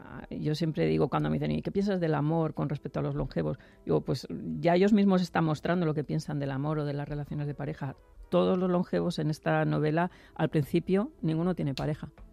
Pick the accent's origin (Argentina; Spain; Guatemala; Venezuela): Spain; now in Madrid, Spain; yo como me crié en Viendavalledos todos los fines de semana en los montes de Toloño, fíjate, necesito, y ahora que vivo en Madrid lo tengo más cerquita